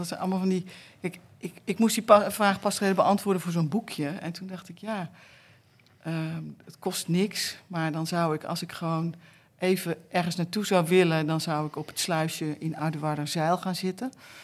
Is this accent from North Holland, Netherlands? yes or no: yes; Huizen, North Holland, Netherlands; also born or lived in Haaften; Nou, geboren in Haaften, dat is een heel klein plaatsje tegenover Zaltbommel. Maar getogen in Huizen, Noord-Holland.